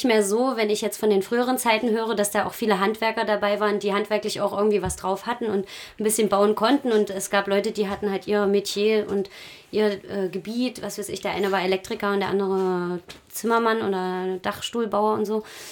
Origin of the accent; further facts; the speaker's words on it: Dessau-Roßlau, Saxony-Anhalt, Germany; ich komme ja aus Dessau-Roßlau und bin auch als Jugendliche in ein sogenanntes AJZ, also Alternatives Jugendzentrum, regelmäßig gegangen, seit ich 14 war.